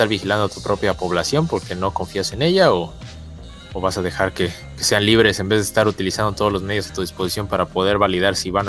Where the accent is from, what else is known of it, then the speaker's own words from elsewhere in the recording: Mexico; Porque te digo, a mí, pues como mexicano, me vale madre.